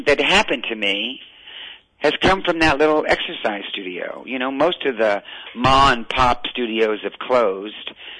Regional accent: New Orleans, Louisiana, United States; I was raised in New Orleans, Louisiana, where we ate a great deal of fried foods

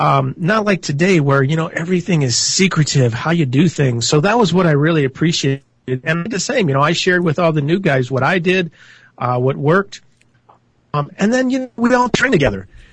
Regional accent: Ohio, United States; Yeah, it was so cool because, you know, growing up in Ohio, it was very cliquey.

